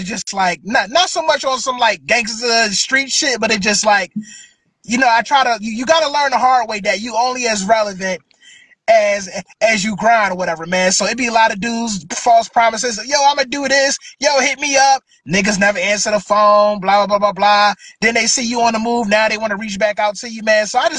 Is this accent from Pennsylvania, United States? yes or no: yes; Philadelphia, Pennsylvania, United States; Obviously, I'm from Philly, you know what I mean?